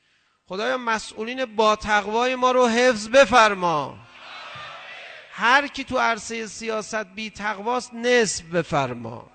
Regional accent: Iran; یکی دو سه نفر خارجی فهمیدن ما ایرانی هستیم

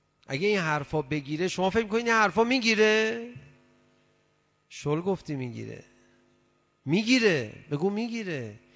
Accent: Iran; یکی دو سه نفر خارجی فهمیدن ما ایرانی هستیم

